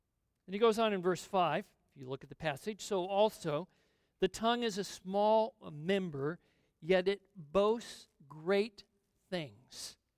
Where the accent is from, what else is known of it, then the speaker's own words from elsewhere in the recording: California, United States; I grew up in Southern California.